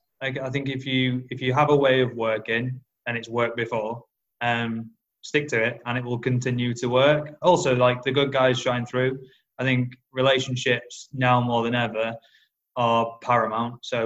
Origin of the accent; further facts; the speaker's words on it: Yorkshire and the Humber, United Kingdom; Yeah, I think it's being a Yorkshireman.